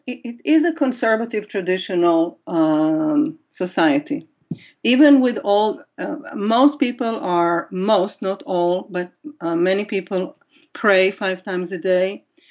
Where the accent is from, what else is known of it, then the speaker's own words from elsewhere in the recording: Israel; Even though everyone who invited me knew that I grew up in Israel, I was asked not to say that I grew up in Israel.